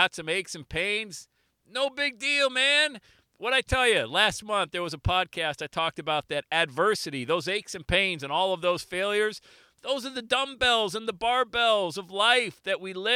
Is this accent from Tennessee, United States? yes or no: no; Bradford, Pennsylvania, United States; Where I grew up in Bradford, PA, yes, it snowed on Mother's Day.